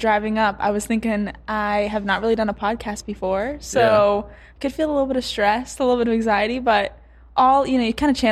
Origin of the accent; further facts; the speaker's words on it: Midwest, United States; And I grew up in the Midwest.